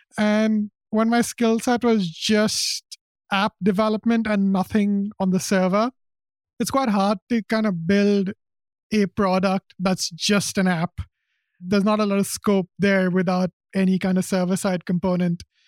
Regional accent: India; moved away as an adult; now in United Kingdom; So I'm from India originally, so I moved to the UK for my undergrad

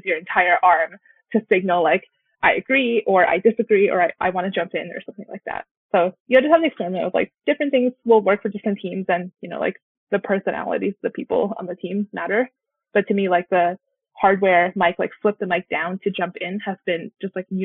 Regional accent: United States; born there; So I am East Asian by, I guess, ethnicity and by birth, but I was born in America.

